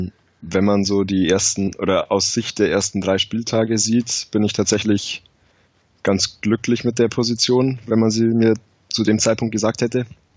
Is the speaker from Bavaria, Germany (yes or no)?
yes; Ingolstadt, Bavaria, Germany; 24 Jahre, gebürtig aus Ingolstadt.